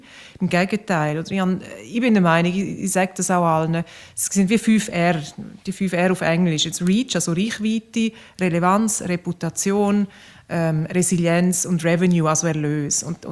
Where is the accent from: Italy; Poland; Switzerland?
Switzerland; Graubünden; Ich komme aus dem Engadin